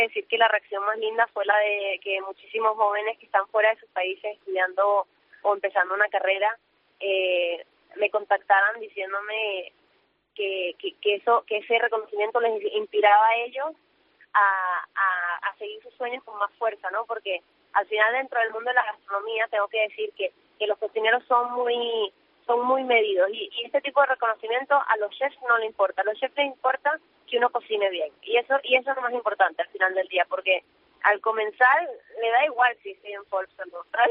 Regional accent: Venezuela; cuando yo estaba creciendo en Venezuela

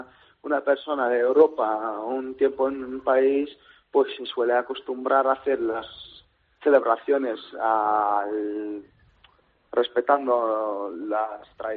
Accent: Pleven, Pleven Province, Bulgaria; Spanish is a second language; now in Spain; No, soy de la provincia, soy de Pleven.

